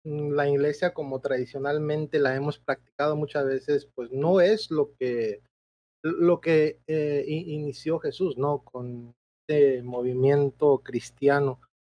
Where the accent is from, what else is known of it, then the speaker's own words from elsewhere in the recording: northern Mexico, Mexico; somos adventistas y nosotros somos igual de México del Norte